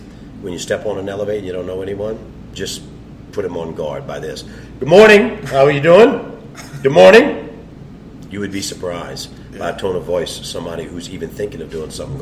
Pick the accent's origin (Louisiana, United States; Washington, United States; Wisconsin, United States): Louisiana, United States; New Orleans; I'm Southern. I'm born and raised in New Orleans. This is who I am.